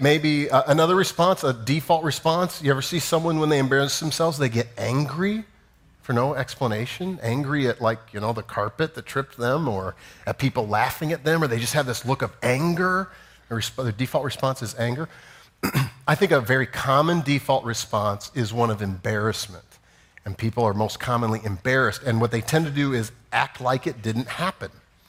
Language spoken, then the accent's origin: English; Iowa, United States; now in New York, United States; And I was telling my daughters how I grew up in Iowa. We didn't have to.